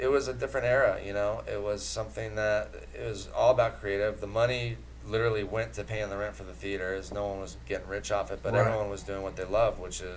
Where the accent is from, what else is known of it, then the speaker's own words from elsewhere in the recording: Toluca Lake, California, United States; Well, we grew up in Toluca Lake, Burbank area.